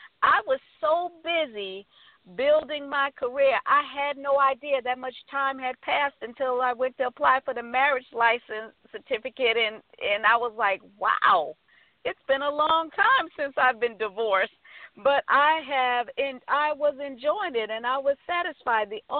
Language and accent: English; New York, United States; also born or lived in South Carolina; I'm from New York. Well, actually, I'm from South Carolina, but was raised in New York, and here I'm settled in South Florida.